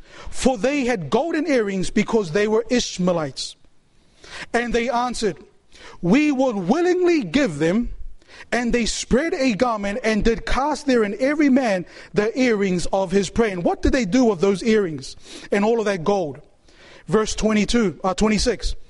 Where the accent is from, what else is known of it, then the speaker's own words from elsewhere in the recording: New Zealand; I was born and raised in New Zealand.